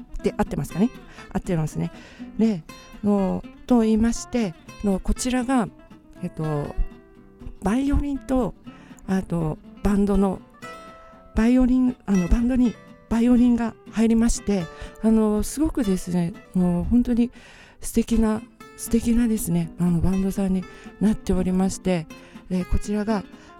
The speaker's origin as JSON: {"language": "Japanese", "region": "Kyushu", "country": "Japan", "said": "私九州出身なんですけれども"}